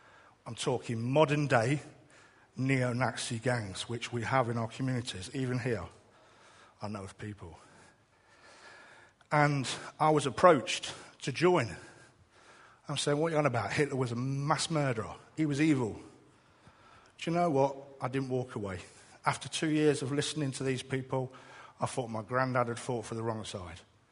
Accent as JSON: {"language": "English", "region": "England", "country": "United Kingdom", "said": "Yeah, I'm an Englishman. I'm proud of who I am."}